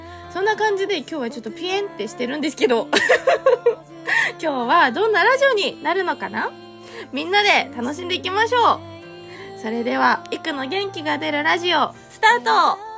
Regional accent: Kushiro, Hokkaido, Japan; also born or lived in Sapporo; 地元が私釧路なんですけど、まあ、高校まで釧路に行って、で大学に進学するのに札幌に行くみたいな感じなことをしてたんですよね。

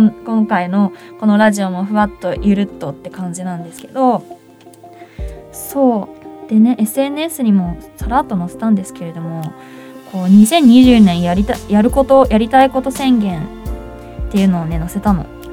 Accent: Saitama, Japan; 地元埼玉市での活動を増やす

